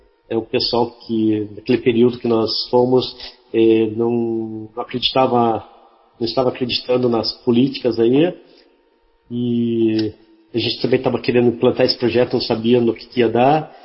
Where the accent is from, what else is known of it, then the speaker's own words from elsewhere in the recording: Curitiba, Paraná, Brazil; Aí eu comecei trabalhando aqui em Curitiba mesmo, eu sou daqui de Curitiba.